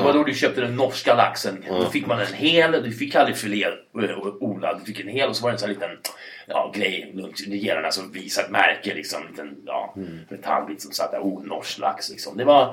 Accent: United States; now in Sweden; jag är uppvuxen i USA. Jag berättade det innan och jag vet inte om vi vet det här, men hej, jag har bott i USA till en viss del som ungdom och tonåring

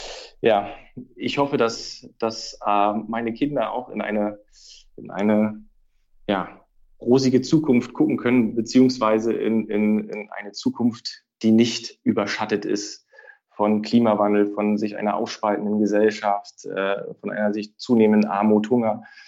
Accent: East Germany, Germany; Ich komme aus dem Osten sozusagen des Landes, ehemaligen Osten aus der DDR, habe da noch einen Teil meiner Jugend verbracht

